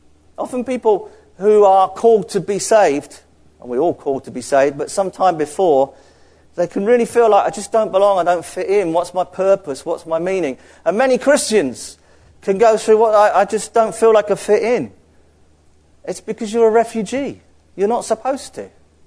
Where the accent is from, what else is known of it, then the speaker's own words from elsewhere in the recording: London, United Kingdom; now in Scarborough, United Kingdom; I mean, I love living in Scarborough, but I'm a refugee from London.